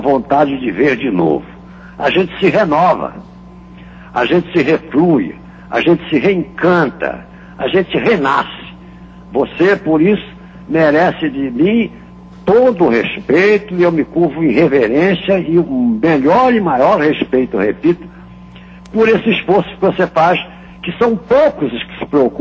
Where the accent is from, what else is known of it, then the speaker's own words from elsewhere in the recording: Rio de Janeiro, Brazil; Aleixo era aqui na Baixada Fluminense, onde eu me criei uma grande parte, passei de mocinho com meu avô, tocando gado, dirigindo caminhão.